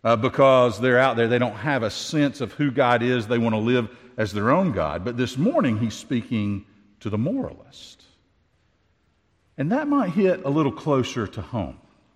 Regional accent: Tennessee, United States; I grew up in Tennessee and I'm the product of 10 generations of hillbilly

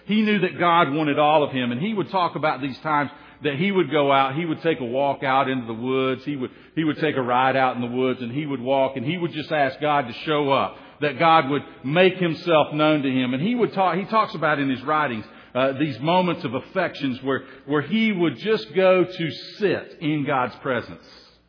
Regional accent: Tennessee, United States; When I was a boy, I grew up on the Tennessee River, actually off a big soddy lake, which was off of the Tennessee River.

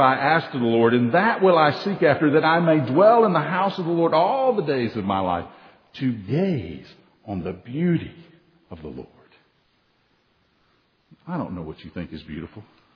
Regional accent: Tennessee, United States; I've always loved water. I grew up on water in the Tennessee.

